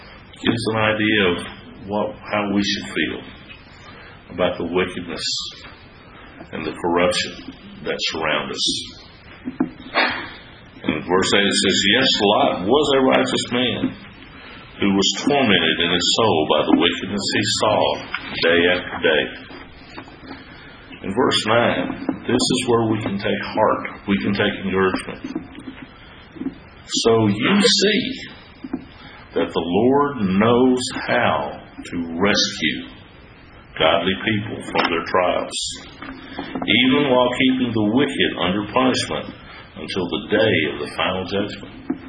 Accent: Southern United States, United States; poor English, but hey, I'm a Southerner, might as well fit the stereotype

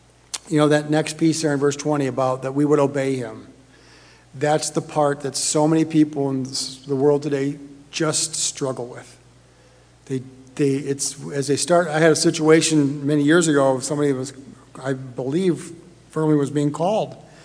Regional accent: Michigan, United States; I'm from Michigan, so who would, like, why would that even be a problem, right? But that's a big thing. I mean, when I grew up in southern Michigan

